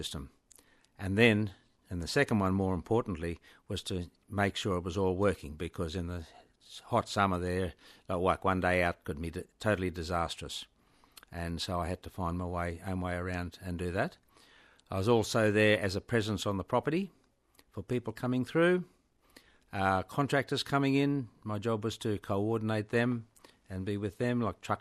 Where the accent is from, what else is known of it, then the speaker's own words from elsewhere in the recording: Goondiwindi, Queensland, Australia; So, born and bred in Goondiwindi, Queensland, and so I've been there for 74 and a half years, but I have moved around and travelled a lot. So, yeah, but that's my base and that's where I'm back to now.